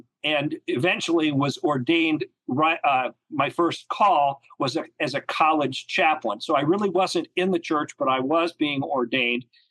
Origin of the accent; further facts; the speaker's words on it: Illinois, United States; Well, like you, I grew up in the Midwest, in the Chicago suburbs.